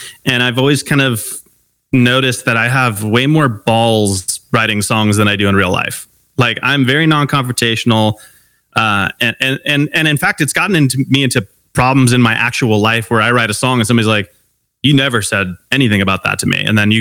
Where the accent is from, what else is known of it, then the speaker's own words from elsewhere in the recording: Long Beach, California, United States; And so, we grew up in totally different areas. I grew up in Long Beach, California. He grew up in Pittsburgh.